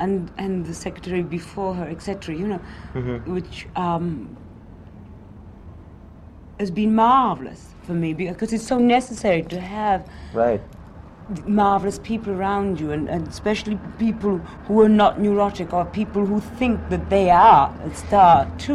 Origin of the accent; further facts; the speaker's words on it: Cardiff, Wales, United Kingdom; touring around the clubs of Wales, you know, of Cardiff, really, my hometown, you know.